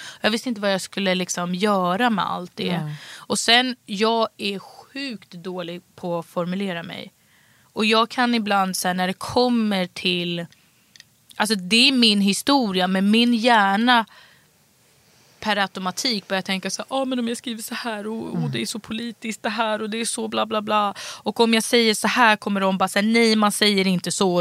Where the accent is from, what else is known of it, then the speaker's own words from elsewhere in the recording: France; Alltså, jag är uppvuxen i Frankrike också.